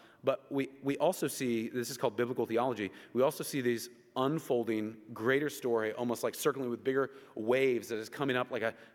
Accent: Oklahoma, United States; Like, are we Cherokee? Well, we're from Oklahoma, so probably.

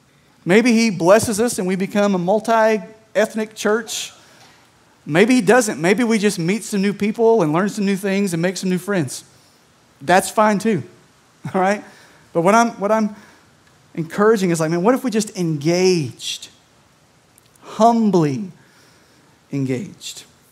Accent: Somerset, Kentucky, United States; I am from Somerset, Kentucky, south central, southeast-ish, okay, Kentucky. not exactly a cultural melting pot.

